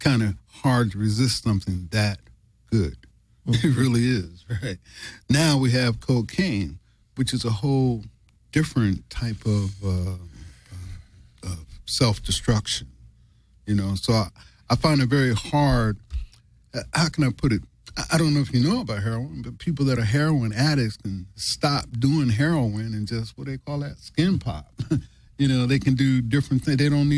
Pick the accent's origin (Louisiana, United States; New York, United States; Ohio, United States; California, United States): New York, United States; But being that I'm a New Yorker and I grew up around the Muslims in New York